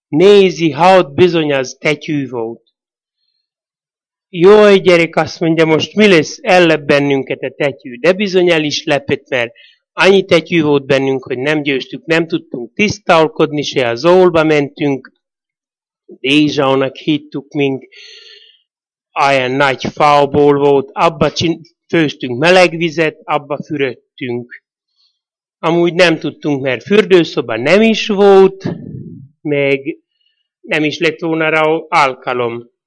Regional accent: Jablonec, Slovakia; Gyerekkoromban itt Jabloncon születtem. Gyerekkorom elég nehéz volt, négyen voltunk testvérek, apukám földműves volt

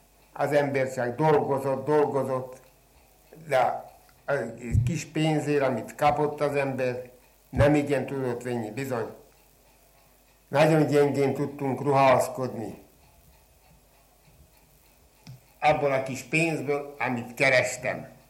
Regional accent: Hungary; Nem mondták volna, hogy én magyar vagyok. Esetleg, hogyha szlovák. Annyira megtanultam a cseh nyelvet.

